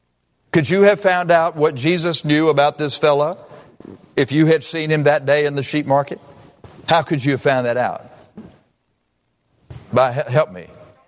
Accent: Beeville, Texas, United States; I said, I'm from Beeville, a city there in Texas between San Antonio and Corpus Christi.

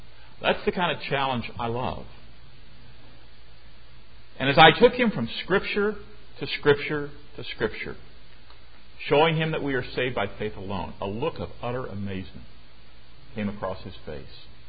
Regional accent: Missouri, United States; I grew up in Missouri in the heart of Church of Christ country.

